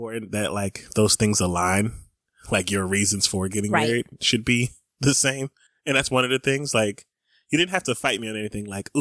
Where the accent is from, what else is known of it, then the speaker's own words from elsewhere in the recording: Atlanta, Georgia, United States; We're from Atlanta.